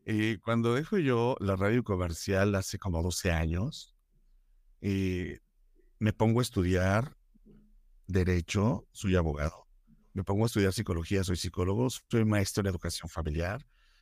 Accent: Fresnillo, Zacatecas, Mexico; Fresnillo, Zacatecas, ciudad de donde yo soy. Fresnillo, Zacatecas es una ciudad minera que está en el mero centro de la República Mexicana

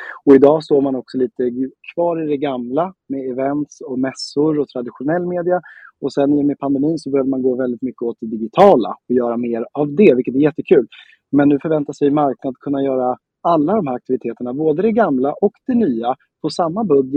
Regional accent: Stockholm, Stockholm County, Sweden; Jag är original stockholmare från söder till en början, ja. Och så har jag bott på Söder tills jag började första klass och då flyttade jag till Gärdet ovanför Östermalm. Och sen har jag farit runt och bott lite överallt.

